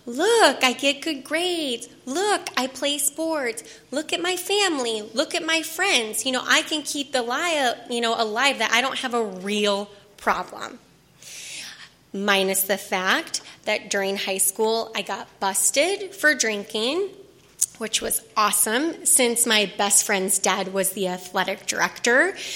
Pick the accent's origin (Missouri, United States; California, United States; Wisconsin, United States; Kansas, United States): Wisconsin, United States; I grew up in Wisconsin where drinking is a hobby, so it's a pastime there.